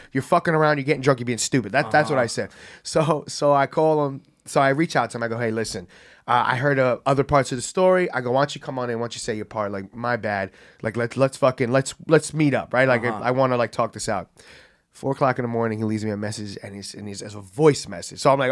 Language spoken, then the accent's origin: English; Bronx, New York, United States; But you must not be from the Bronx like I'm from the Bronx because we don't say people's names.